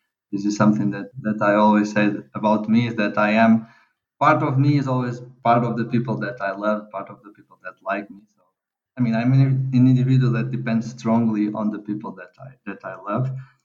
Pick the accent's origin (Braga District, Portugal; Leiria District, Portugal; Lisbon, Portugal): Lisbon, Portugal; moved away as an adult; now in Netherlands; I am Portuguese. I was born and raised in Lisbon. I lived there pretty much all my life until I was something like 20 years old, and then I moved to the Netherlands to do my master's there.